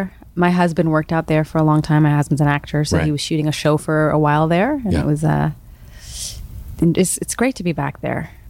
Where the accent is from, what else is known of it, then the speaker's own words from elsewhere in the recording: Vancouver, British Columbia, Canada; So my father did grow up in Palace, and I grew up in Vancouver.